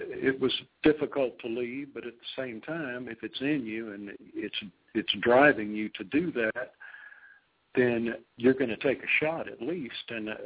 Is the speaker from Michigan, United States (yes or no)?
no; Texas City, Texas, United States; Started playing locally in some of the small little venues down in my hometown of Texas City, Texas, and playing in the pizza parlors and that sort of thing.